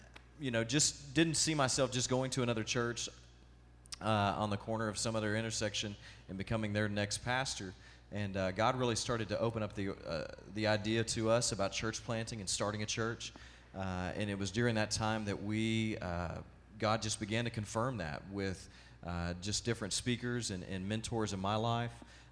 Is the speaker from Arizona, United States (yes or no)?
no; Dallas-Fort Worth, Texas, United States; But we are originally from I'm originally from Dallas-Fort Worth, Texas, and Tina is from Houston.